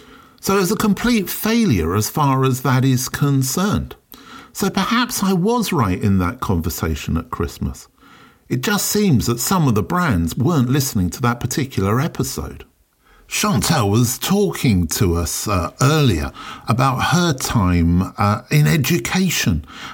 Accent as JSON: {"language": "English", "region": "London", "country": "United Kingdom", "said": "I'm a Londoner, now that I'm based way outside London"}